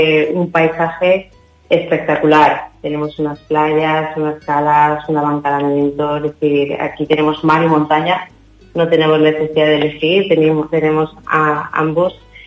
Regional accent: Teulada, Valencian Community, Spain; para mí, que soy vecina, que es mi pueblo, la verdad es que para mí mi pueblo es el más bonito

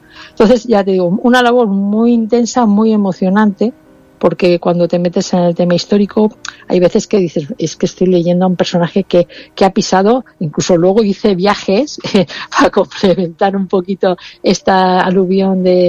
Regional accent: Alicante, Valencian Community, Spain; como soy de Alicante, me fui con ella a Santa Faz.

